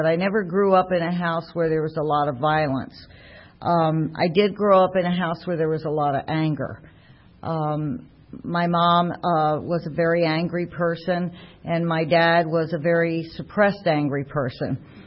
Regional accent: New Jersey, United States; moved away; And I am originally from New Jersey

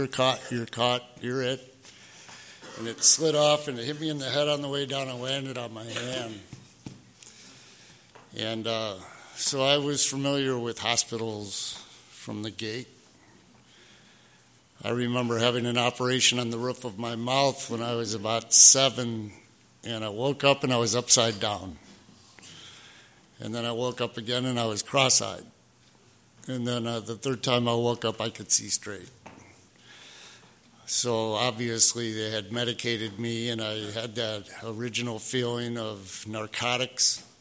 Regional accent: Detroit, Michigan, United States; So I grew up in Detroit, Michigan. Came up in the 60s.

